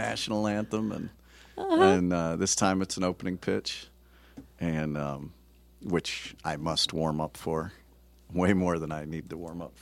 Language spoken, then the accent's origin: English; Cleveland, Ohio, United States; born there; I was born in Cleveland